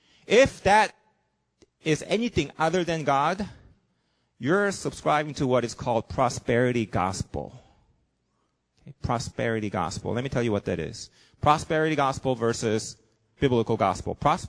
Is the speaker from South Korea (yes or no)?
yes; South Korea; English is a second language; now in United States; When I was in elementary school, I grew up in South Korea.